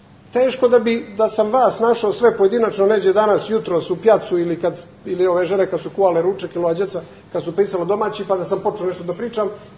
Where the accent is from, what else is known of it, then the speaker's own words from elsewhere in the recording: Cetinje, Montenegro; pošto dolazim sa Cetinja